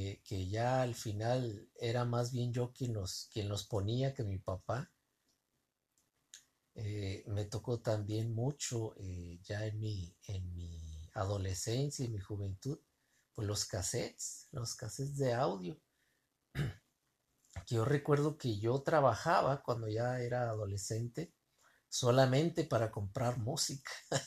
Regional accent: Tijuana, Baja California, Mexico; yo soy nativo de la ciudad de Tijuana, Baja California. Nací en una colonia muy humilde

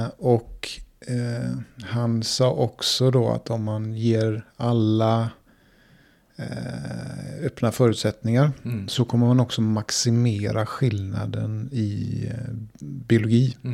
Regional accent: Sweden; Det är ju min värdering i alla fall som svensk.

